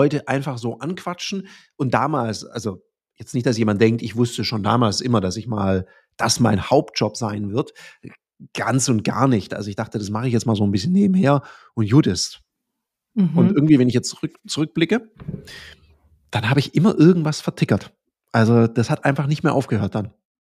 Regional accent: Stuttgart, Baden-Württemberg, Germany; born there; ist jetzt nicht so ein urschwäbischer Name aus Süddeutschland. Da bin ich geboren in Stuttgart. Ich bin halb Ägypter.

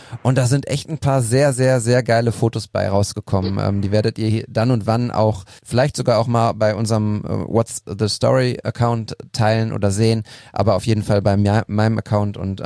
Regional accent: Münster, North Rhine-Westphalia, Germany; ich komme ja aus Münster gebürtig und dort gibt's den Send

